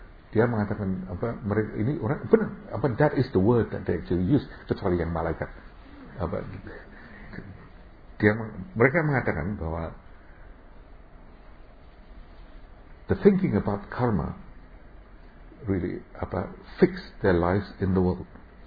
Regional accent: Indonesia; Dipikir saya dari Indonesia, saya mestinya Muslim gitu. Apalagi

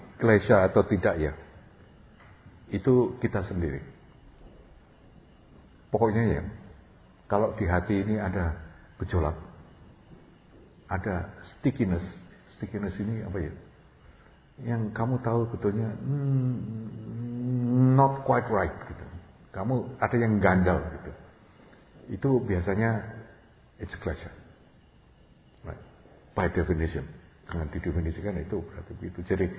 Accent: Semarang, Central Java, Indonesia; saya waktu kecil dulu di Semarang.

